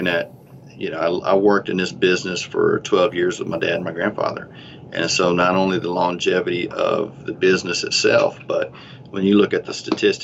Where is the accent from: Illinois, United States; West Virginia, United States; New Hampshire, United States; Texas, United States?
Texas, United States; Elgin; now in Bastrop, United States; I actually live in Bastrop, and I grew up in Elgin, of course, lived in Elgin my whole life